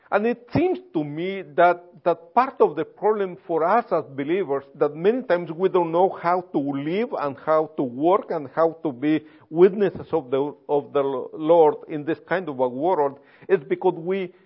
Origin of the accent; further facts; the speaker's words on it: Guatemala; I'm from Guatemala. What else? I am a professor. What else? I am an evangelical.